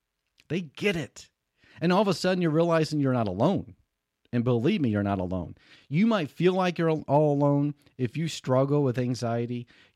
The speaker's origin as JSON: {"language": "English", "town": "St. Louis", "region": "Missouri", "country": "United States", "said": "but I'm from the U.S. I'm from St. Louis, Missouri."}